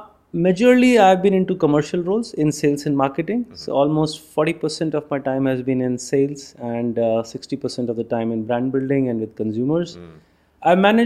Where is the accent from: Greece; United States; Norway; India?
India; So yeah, I'm an Indian by nationality, and I've been with Mondelez for more than 19 years.